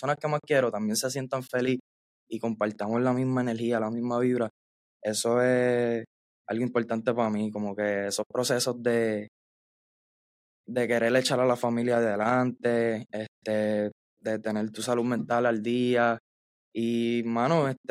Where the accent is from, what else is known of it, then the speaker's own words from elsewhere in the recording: Guayama, Puerto Rico; Yo soy de Puerto Rico, Guayama, Puerto Rico.